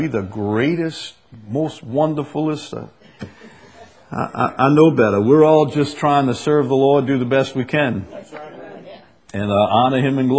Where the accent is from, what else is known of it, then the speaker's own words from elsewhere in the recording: Chalmette, Louisiana, United States; I'm from Chalmette. How uppity can we be?